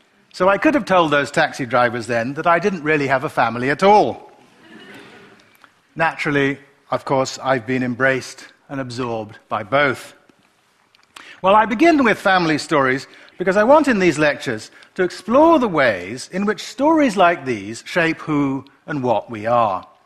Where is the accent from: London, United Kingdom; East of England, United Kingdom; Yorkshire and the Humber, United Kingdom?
London, United Kingdom; born there; have often asked me where I was born. And I've told them, here in London.